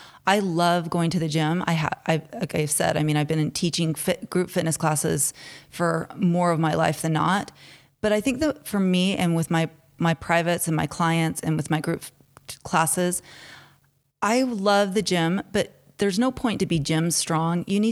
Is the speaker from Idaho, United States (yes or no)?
no; Salt Lake City, Utah, United States; So I'm actually born and raised in Salt Lake, and I grew up and went to, over a little bit further on the Sunnyside area, and went to Bonneville and then to Clayton and then on to East High School.